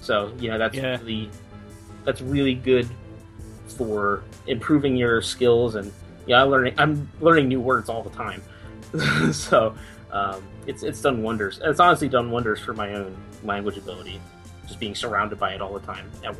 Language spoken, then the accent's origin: English; New Jersey, United States; now in Japan; And when I went to college, I'm from New Jersey.